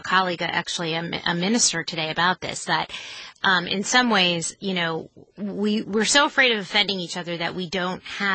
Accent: East Coast, United States; now in Texas, United States; because I was raised on the East Coast. And then when I came down here, you know, I'm raising Jewish kids in Texas.

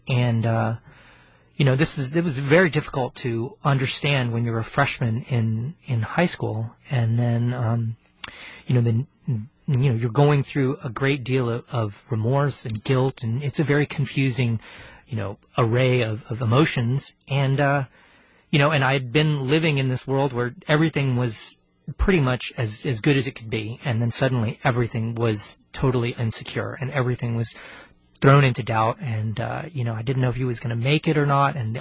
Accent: Houston, Texas, United States; I grew up here in Houston, and my parents are from South Korea, and they emigrated to Houston to complete their training before I was born.

